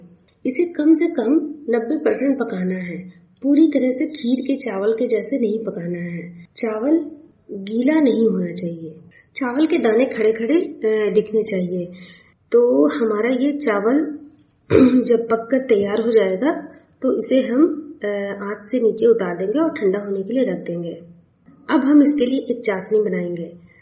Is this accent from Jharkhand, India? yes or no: yes; Jharkhand, India; और मैं झारखंड के राज्य की रहने वाली हूँ।